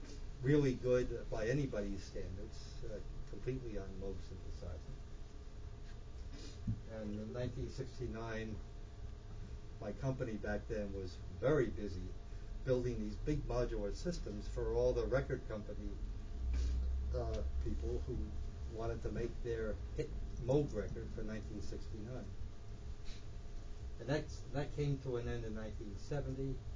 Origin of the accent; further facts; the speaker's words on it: New York City, New York, United States; And here I am, this nerdy engineer from the East Coast, born and brought up in New York City, being surrounded by all these record executives, West Coast.